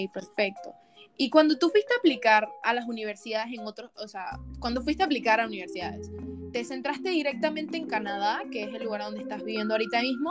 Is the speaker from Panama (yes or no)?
yes; Panama; nosotros como panameños, como personas que se quieren ir a estudiar